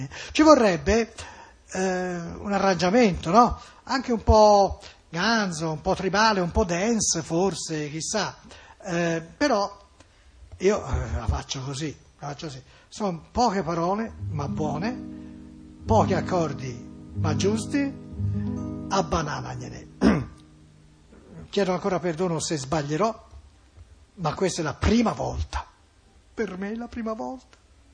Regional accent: Florence, Tuscany, Italy; perché noi siamo fiorentini e queste parole insomma e le si sanno, no?

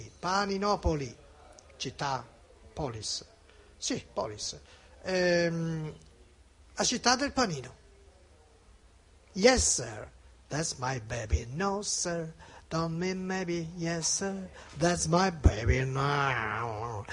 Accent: Florence, Tuscany, Italy; siamo un po' bischeroni, un po' a volte noi fiorentini

